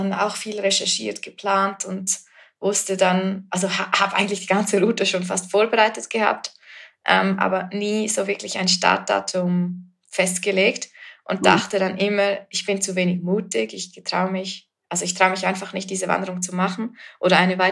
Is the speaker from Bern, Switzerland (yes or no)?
no; Graubünden, Switzerland; Ich bin aus der Schweiz und in den Bergen aufgewachsen und so bin ich eigentlich schon als Kind immer wandern gewesen, weil ich einfach wirklich in einem Bergdorf wohne.